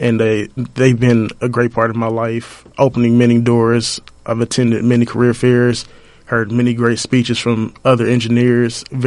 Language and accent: English; Kansas City, Missouri, United States; And especially back home for me, I'm from Kansas City, Missouri.